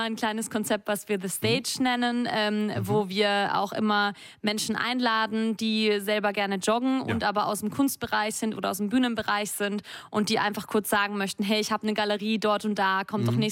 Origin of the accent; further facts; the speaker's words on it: Austria; moved away as an adult; now in Germany; Da muss ich als Österreicherin natürlich sagen, das Laufen, Urösterreicherin, die vor 10 Jahren hierher gekommen ist